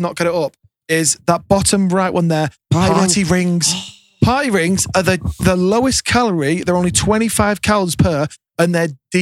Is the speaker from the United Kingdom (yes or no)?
yes; United Kingdom; And as you know, as a British person, we're passionate as hell about our biscuits.